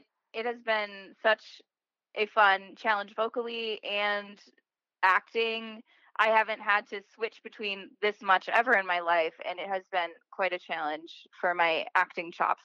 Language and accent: English; Wisconsin, United States; I'm from Wisconsin. I live in Milwaukee, Wisconsin currently.